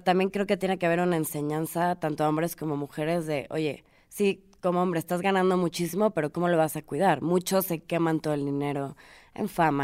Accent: Mexico; voy a hablar de México porque soy mexicana.

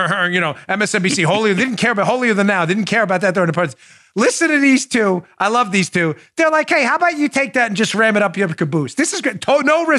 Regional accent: New York, United States; you saw a camera at WABC or WCBS where I grew up in New York.

